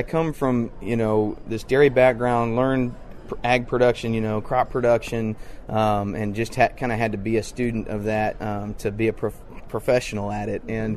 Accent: Danville, Indiana, United States; I'm from Danville, Indiana

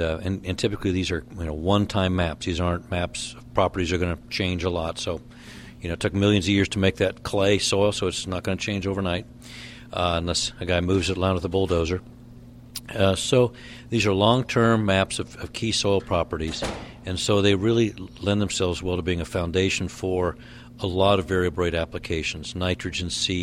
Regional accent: Salina, Kansas, United States; I am from Solana, Kansas.

